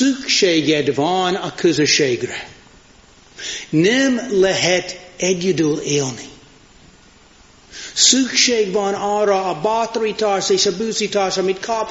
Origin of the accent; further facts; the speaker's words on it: United States; now in Hungary; Én az Egyesült Államokból jöttem